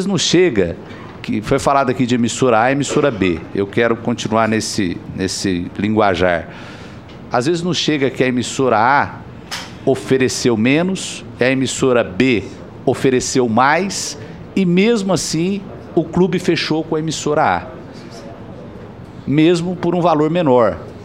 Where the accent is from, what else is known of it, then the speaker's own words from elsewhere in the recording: Campinas, São Paulo, Brazil; Eu sou da cidade de Campinas. Nós temos dois clubes em Campinas